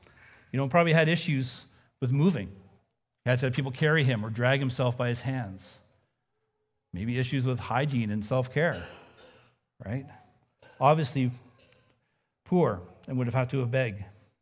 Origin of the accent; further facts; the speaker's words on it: Kingston, Ontario, Canada; also born or lived in Labrador / Manitoba; I grew up in Eastern Ontario, in Kingston. Right, I went to school in Waterloo. I lived there until we got married, and we moved to Labrador, and then to southern Manitoba. I became a Christian in a non-Christian home.